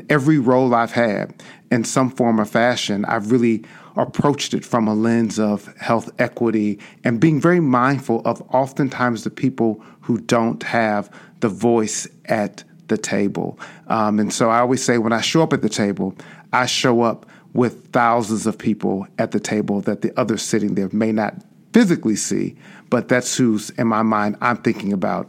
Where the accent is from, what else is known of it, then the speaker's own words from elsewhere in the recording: Chicago, Illinois, United States; I grew up on the South Side and South Suburbs of Chicago, and in the 90s I saw the impact that HIV was having on Black and Brown communities all around me.